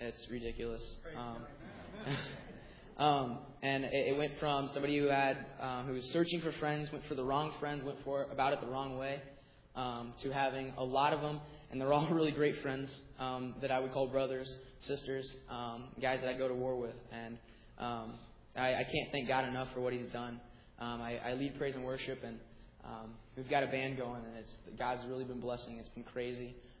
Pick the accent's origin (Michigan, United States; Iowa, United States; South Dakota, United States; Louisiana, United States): Iowa, United States; Ottumwa; also born or lived in Polk City; I grew up in Ottumwa, Iowa, with a father, a mother, a sister. And we grew up, we moved to Polk City, Iowa when I was about 9 or 10 years old.